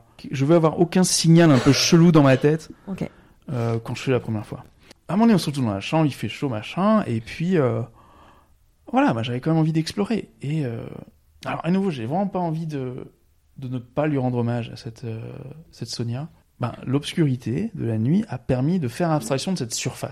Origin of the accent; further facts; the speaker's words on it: Brittany, France; Et je viens de Bretagne.